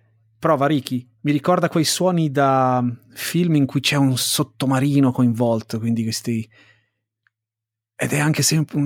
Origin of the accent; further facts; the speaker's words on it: Lecco, Lombardy, Italy; io sono di Lecco e da noi non esiste quella versione lì.